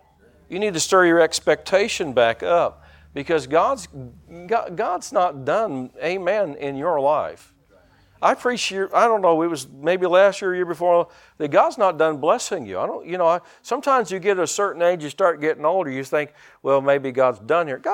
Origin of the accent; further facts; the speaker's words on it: United States; I'm an American.